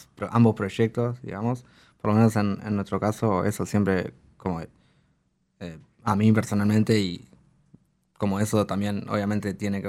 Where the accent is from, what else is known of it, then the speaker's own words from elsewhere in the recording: Maldonado, Uruguay; Yo soy de Maldonado